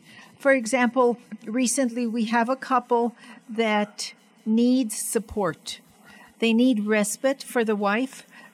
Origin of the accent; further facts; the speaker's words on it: Placitas, New Mexico, United States; Because I'm from Placitas, I go up there every now and then